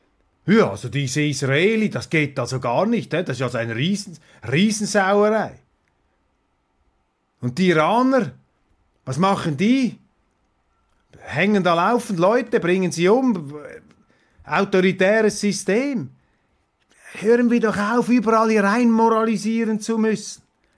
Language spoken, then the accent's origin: German; Switzerland; vielleicht sind wir als Schweizer inspirierender.